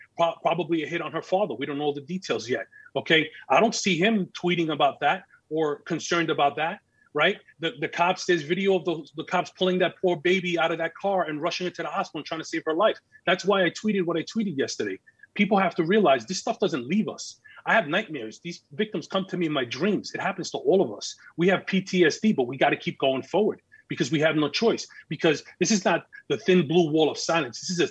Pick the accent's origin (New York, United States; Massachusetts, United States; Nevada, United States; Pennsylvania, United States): New York, United States; Bronx; I grew up in the Bronx. I worked in the Bronx as a police officer and a detective before going to the JTTF.